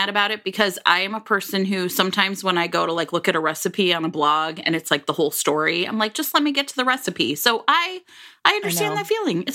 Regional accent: Cleveland, Ohio, United States; Okay, so I grew up in Cleveland, everybody

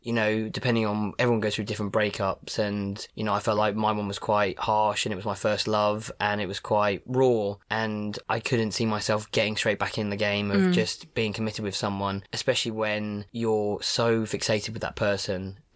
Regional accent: Cambridge, East of England, United Kingdom; now in London, United Kingdom; So I'm living in London at the moment, southeast, up the southeast massive. But I'm originally from Cambridge.

